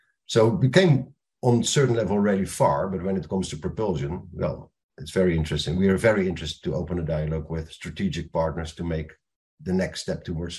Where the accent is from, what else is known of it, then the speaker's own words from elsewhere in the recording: Netherlands; English is a second language; That brings you from, let's say, Rotterdam, I'm from the Netherlands from origin, to New York and back